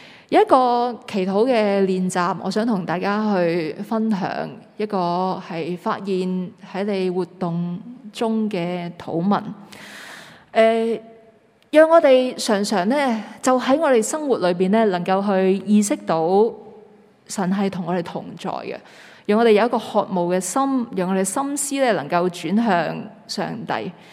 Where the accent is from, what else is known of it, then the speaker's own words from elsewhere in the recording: Hong Kong; 你知道我们香港人排队的时候，